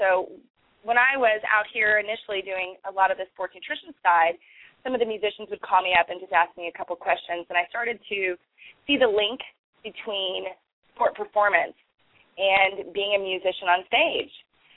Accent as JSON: {"language": "English", "town": "San Antonio", "region": "Texas", "country": "United States", "tie": "born or raised there", "said": "Well, growing up in San Antonio in the Austin area, there's a ton of live music and a lot of indie musicians"}